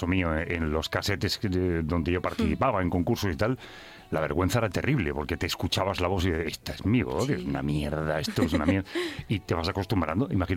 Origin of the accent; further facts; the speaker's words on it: Madrid, Community of Madrid, Spain; also born or lived in Catalonia; Es que yo soy también catalán, pero criado en Madrid y llevo muchos años aquí y tal.